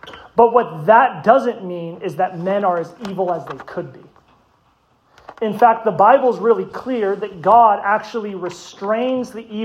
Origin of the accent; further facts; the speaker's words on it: Lake Havasu City, Arizona, United States; now in Minnesota, United States; My hometown, Lake Havasu City, holds the record in Arizona for the highest official temperature in the state, which was 129 degrees.